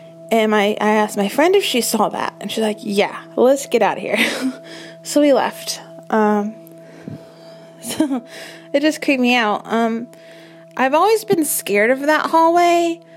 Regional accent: Galesburg, Illinois, United States; I'm from Galesburg, Illinois.

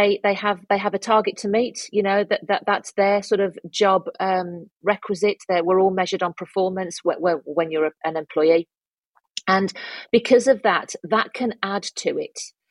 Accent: Birmingham, West Midlands, United Kingdom; Yeah, we were born and bred in Birmingham.

